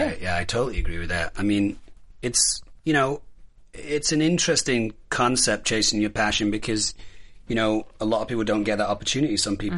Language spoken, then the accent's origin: English; Manchester, North West England, United Kingdom; I'm a huge Manchester United fan. I'm from Manchester.